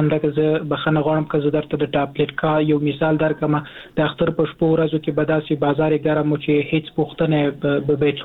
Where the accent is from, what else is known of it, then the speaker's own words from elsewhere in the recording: Jalalabad, Nangarhar, Afghanistan; مونږ د ننګرهار یو سیمه درته وایم، د جلال آباد خار مربوط و.